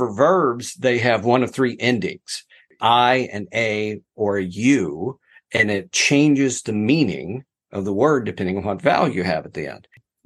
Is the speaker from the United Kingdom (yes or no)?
no; Nowata, Oklahoma, United States; And yeah, I am from a small town in Oklahoma. I'm from Nowata. And yes, we have water there.